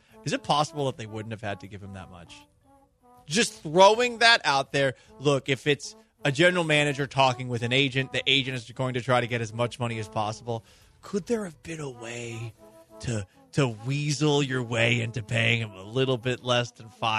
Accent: Massachusetts, United States; also born or lived in Houston, United States; I grew up in Massachusetts, but I really became a man in Houston.

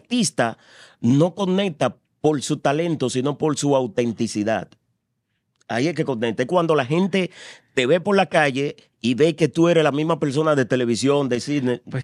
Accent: Dominican Republic; Yo promuevo mi país, promuevo mi dialecto, promuevo mi idioma, promuevo como yo hablo, promuevo mi paisaje, promuevo el nombre de la República Dominicana.

